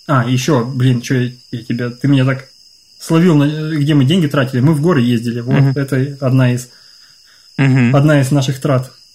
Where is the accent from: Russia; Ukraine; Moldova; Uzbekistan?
Ukraine; так как я вырос в Украине, для меня поход в горы – это либо Крым, либо Карпаты.